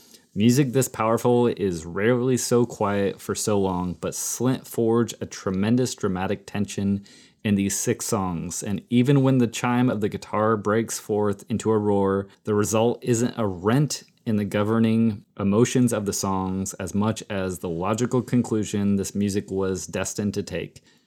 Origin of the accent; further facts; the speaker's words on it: Louisville, Kentucky, United States; Like, obviously we know them, we're from Louisville.